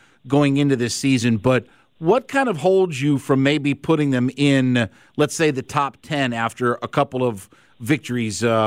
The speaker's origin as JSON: {"language": "English", "region": "Ohio", "country": "United States", "tie": "born or raised there", "said": "I grew up in Northeast Ohio, so I spent my whole life watching, you know"}